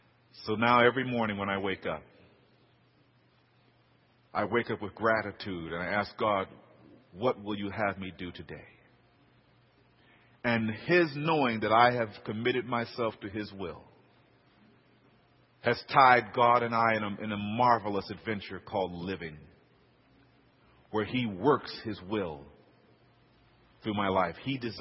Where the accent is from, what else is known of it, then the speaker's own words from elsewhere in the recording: Los Angeles, California, United States; See, I grew up in South Central L.A. Just walking to school was more excitement than hanging from a bungee cord, just surviving.